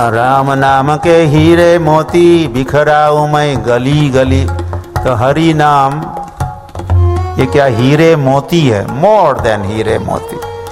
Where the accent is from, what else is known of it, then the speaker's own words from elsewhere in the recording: India; 78 में पहली बार मैं जब न्यूयॉर्क और शहरों में गया तो लोग जब पूछते ओ आप कहाँ से हो, वेयर आर यू फ्रॉम, तो हम कहते फ्रॉम इंडिया.